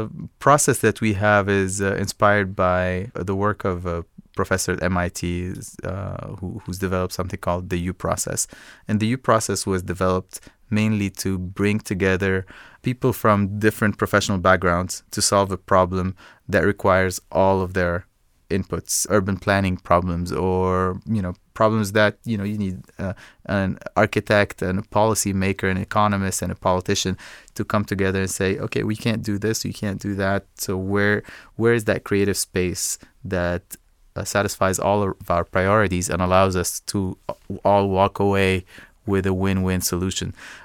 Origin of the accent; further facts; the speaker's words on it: Egypt; now in United States; I grew up in Egypt.